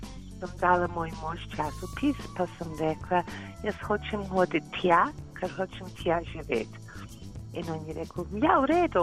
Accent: Burntisland, Scotland, United Kingdom; Slovenian is a second language; now in Blanca, Slovenia

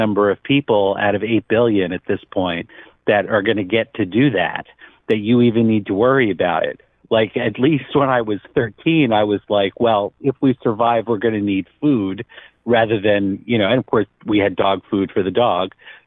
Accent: New York, United States; I grew up near New York City. So, you know, that was like, if New York goes, I'm going anyway.

